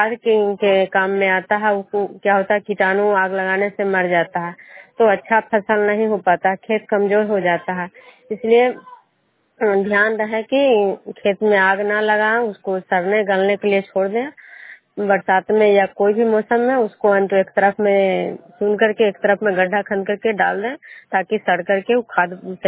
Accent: Nalanda, Bihar, India; मैं विष्णुपुर ग्राम खजुरा पंचायत नालंदा जिला नगर नवसा प्रखंड के निवासी हूँ।

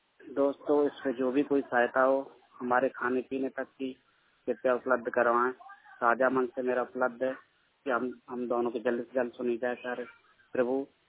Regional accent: Bhopal, Madhya Pradesh, India; मैं मध्य प्रदेश का भोपाल का रहने वाला हूँ और मैं जबलपुर लॉकडाउन में फंस चुका हूँ।

